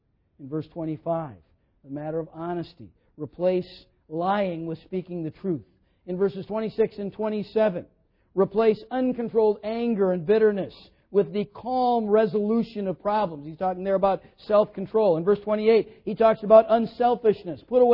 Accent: Minnesota, United States; You know, I grew up in Minnesota. Tomatoes grow big in Minnesota.

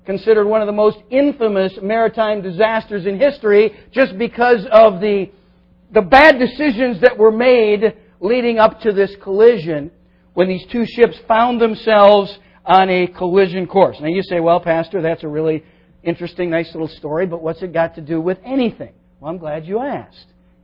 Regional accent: United States; it's easy for me as an American to always remember this, because when you pass each other, you do it just like you do on American roads.

